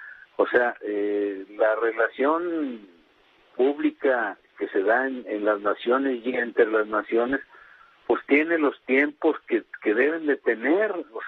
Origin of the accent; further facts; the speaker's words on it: Mexico; somos mexicanos todos por igual